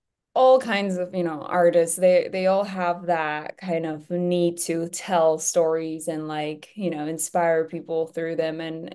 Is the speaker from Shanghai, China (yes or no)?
no; Beijing, China; English is a second language; also born or lived in Poland; Well, I was born in Poland. My mom is Polish and my dad is Chinese. I was born there, but I grew up in Beijing all my life.